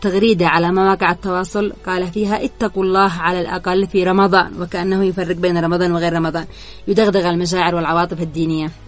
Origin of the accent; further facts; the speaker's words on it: Yemen; نحن عندنا في اليمن